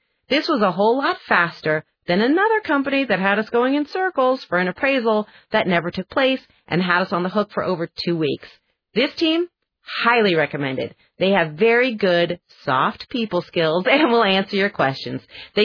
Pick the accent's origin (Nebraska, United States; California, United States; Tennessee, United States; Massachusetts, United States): California, United States; San Francisco; You reminded me of that is my hometown. I grew up in San Francisco.